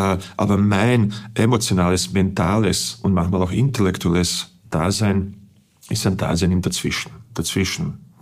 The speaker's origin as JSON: {"language": "German", "country": "Bosnia & Herzegovina", "second_language": "German", "moved": "yes", "lives_now": "Austria", "said": "Ich bin sicherlich in Österreich angekommen. Das ist meine zweite Heimat. Deutsch ist meine zweite Sprache. Meine Kinder sind in Österreich auf die Welt gekommen, sehen Österreich absolut als die erste Heimat. Also für sie ist Bosnien eine weit entfernte zweite Heimat."}